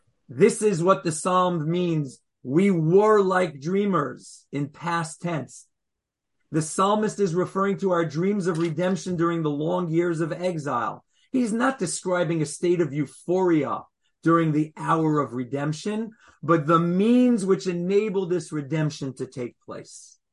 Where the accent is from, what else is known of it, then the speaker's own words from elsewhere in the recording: New York, United States; I'm from New York. I have a hard time saying that word.